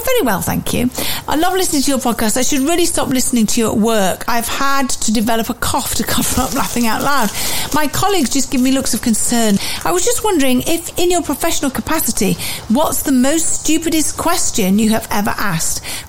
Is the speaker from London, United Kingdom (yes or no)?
no; Wellingborough, East Midlands, United Kingdom; I'm from Wellingborough in Northamptonshire, where they make shoes, which is what we're most famous for.